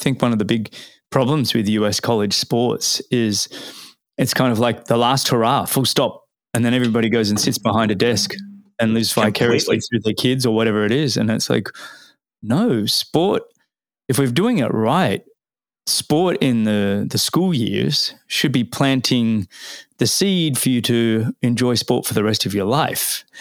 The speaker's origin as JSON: {"language": "English", "town": "Sydney", "region": "New South Wales", "country": "Australia", "tie": "born or raised there", "said": "when I grew up in Sydney, in Balmoral Triathlon Club"}